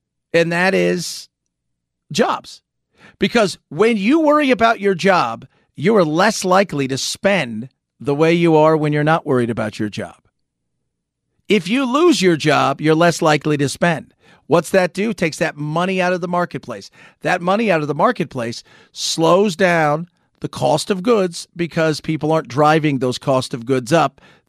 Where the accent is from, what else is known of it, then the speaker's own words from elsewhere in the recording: California, United States; now in Phoenix, United States; Growing up in Southern California, having been to, you know, spent many, much time in the likes of Los Angeles